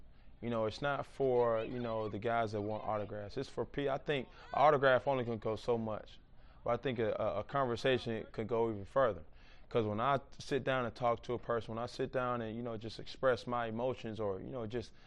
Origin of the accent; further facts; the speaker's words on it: Atlanta, Georgia, United States; You know, with me growing up in Atlanta, with so many players or entertainers, athletes coming from where I came from